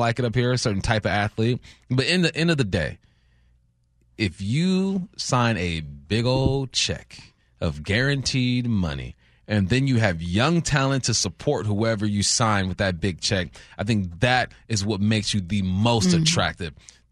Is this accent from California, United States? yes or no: yes; California, United States; I'm from Southern California, and there is something about this place.